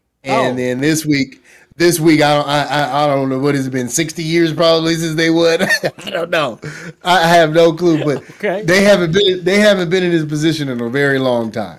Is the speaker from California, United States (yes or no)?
yes; California, United States; I just, that's my, you know, that's my hometown.